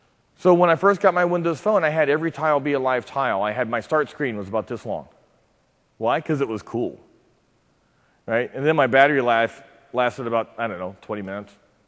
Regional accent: Cincinnati, Ohio, United States; I hail from Cincinnati, Ohio. So if you live out here on the coast, yes, that's flyover country.

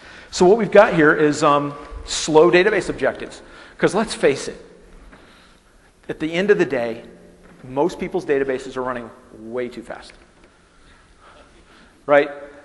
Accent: United States; One, I am American, so I have a funny accent.

